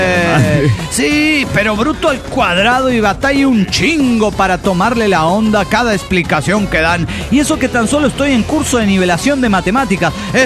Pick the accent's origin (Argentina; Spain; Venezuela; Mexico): Mexico; Ensenada, Baja California; de Ensenada, México.